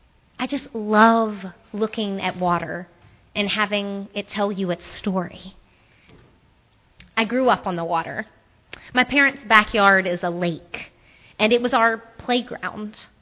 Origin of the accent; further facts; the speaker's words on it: Shreveport, Louisiana, United States; also born or lived in Memphis / Baton Rouge; I grew up in Shreveport on the Red River, moved to Memphis on the Mississippi, then lived in Baton Rouge at another point on the Mississippi